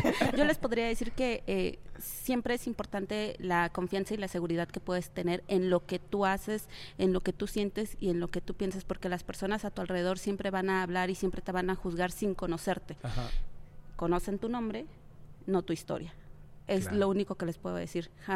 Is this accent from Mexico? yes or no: yes; Mexico; en mi país es donde sentí más fuerte este golpe, y curiosamente cuando yo iba al extranjero y me veían era como, ¿realmente eres mexicana?